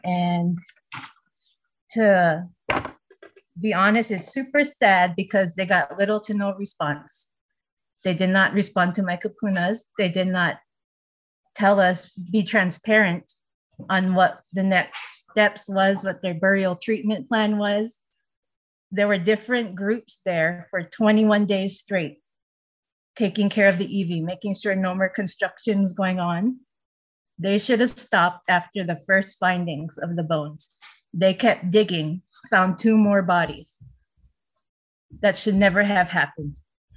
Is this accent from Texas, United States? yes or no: no; Halele'a, Hawaii, United States; I was born and raised in Halele'a, Kauai.